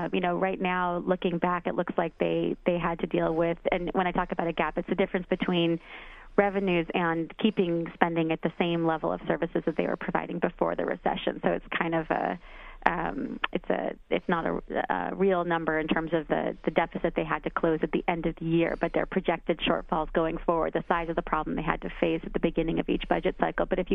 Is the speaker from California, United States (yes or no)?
yes; California, United States; I was thinking actually of Governor Schwarzenegger, my home state of California